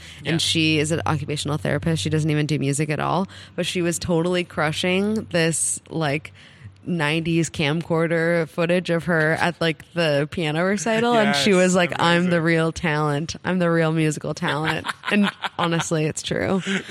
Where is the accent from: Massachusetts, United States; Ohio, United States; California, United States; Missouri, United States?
California, United States; Los Angeles; I grew up in Los Angeles